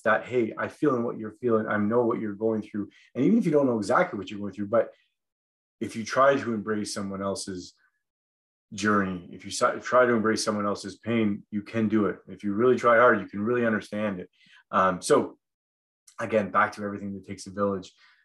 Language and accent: English; Sault Ste. Marie, Ontario, Canada; You know, growing up in the Sioux, growing up in Sault Ste. Marie, I guess probably growing up in any town